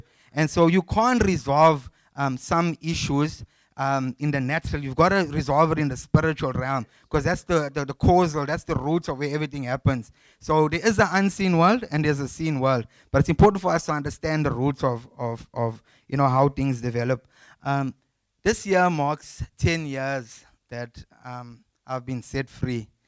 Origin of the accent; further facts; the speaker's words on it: Sydenham, London, United Kingdom; I grew up in Sydenham. In a block of flats called Sydenham Heights.